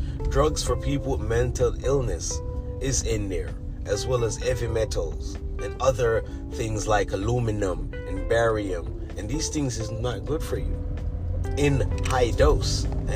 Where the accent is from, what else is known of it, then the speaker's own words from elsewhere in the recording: Jamaica; now in United States; because I grew up in Jamaica.